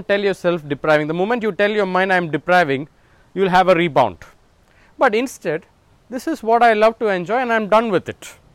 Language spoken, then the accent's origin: English; South India, India; I grew up in South India and we have a South Indian vegetarian dish. And this is what I have been brought up with.